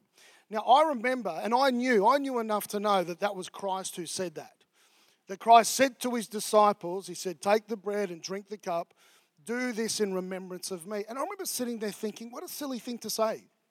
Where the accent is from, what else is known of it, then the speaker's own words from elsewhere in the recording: Victoria, Australia; But I grew up here in Australia.